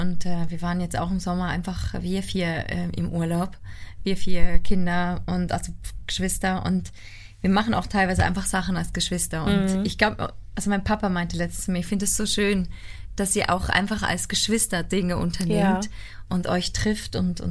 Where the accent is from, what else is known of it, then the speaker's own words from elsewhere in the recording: Switzerland; Meine Schweiz, meine Heimat